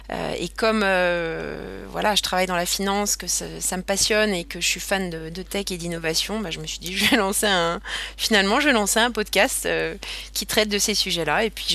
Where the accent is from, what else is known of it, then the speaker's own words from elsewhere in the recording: Paris, Île-de-France, France; moved away as an adult; also born or lived in Belgium / Luxembourg; moi, je suis à la base française, je viens de Paris. J'ai grandi là-bas, j'ai fait mes études là-bas et j'ai quitté juste après mes études la France pour travailler en Belgique puis ensuite au Luxembourg.